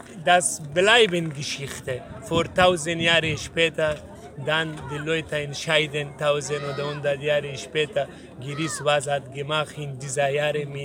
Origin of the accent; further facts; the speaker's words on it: Afghanistan; German is a second language; wollte mir nach meinem Land schicken, Afghanistan